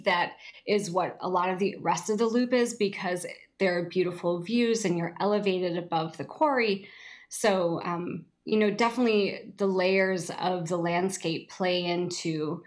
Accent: Oak Ridge, Tennessee, United States; I grew up in East Tennessee. I grew up in Oak Ridge.

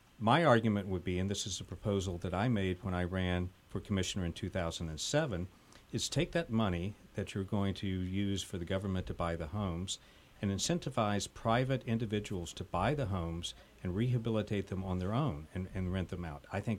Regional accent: Kentucky, United States; I'm from Kentucky, and the basic form of government there is the county government. I grew up in Marion County.

